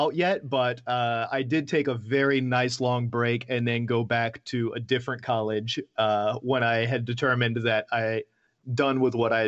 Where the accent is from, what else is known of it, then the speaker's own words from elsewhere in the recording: Atlanta, Georgia, United States; So I grew up in Atlanta, in Georgia, and my father played in bands and did martial arts and stuff.